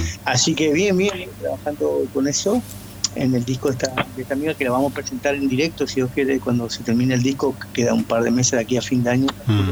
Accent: Argentina; moved away; todo lo que queremos es lo mismo, como argentinos, ¿no? Estando fuera, yo intento siempre regirme, por más que me entero de cosas de allí, pero regirme en el país de donde vivo, ¿no? Que hace 21 años estoy trabajando aquí

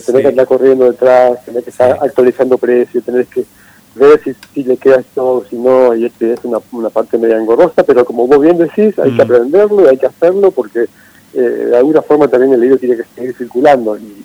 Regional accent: Montecarlo, Misiones, Argentina; born there; also born or lived in El Dorado / Santiago de Liniers / San Pedro; Sí, yo nací en Monte Carlo, y con mi papá trabajaba haciendo rutas. Viví después en El Dorado, Santiago de Liniers, San Pedro, y me conozco casi todo el norte

